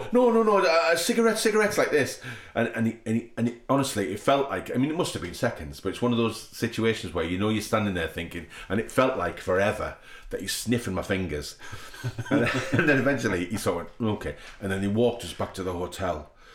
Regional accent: England, United Kingdom; And we're like, oh, we're English, we're actors, like this, on the beach

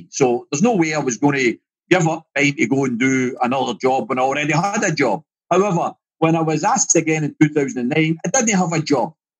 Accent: Glasgow, Scotland, United Kingdom; I come from Pollock in Glasgow.

